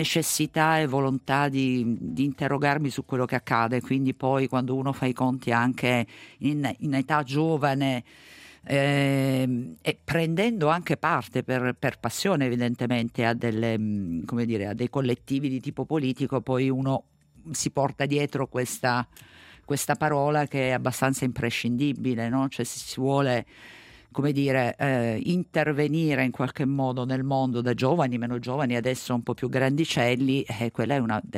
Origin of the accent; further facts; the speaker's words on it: Lecce, Apulia, Italy; now in Switzerland; Io sono salentina, la mia città natale è Lecce, la mia famiglia è originaria, è una famiglia diciamo storica della città.